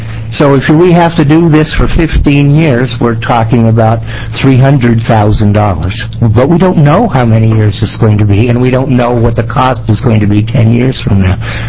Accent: United States; I live in Benton County, born and raised in Linn County.

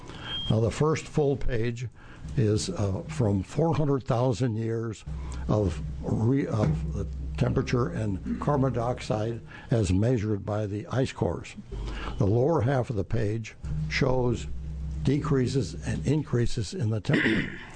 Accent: Tigard, Oregon, United States; from Tigard.

